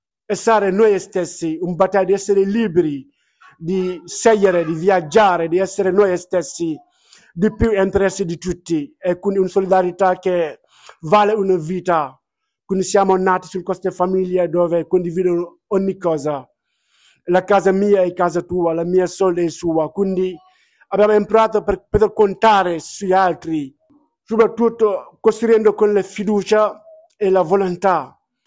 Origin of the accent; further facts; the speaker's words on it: Senegal; e vengo dal Senegal. Vivo qua da tanto